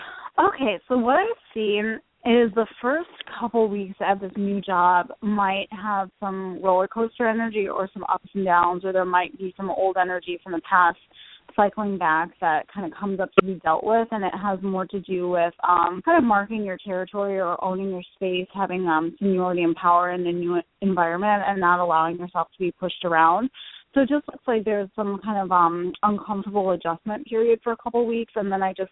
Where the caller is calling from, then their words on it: Illinois, United States; I'm calling from Illinois.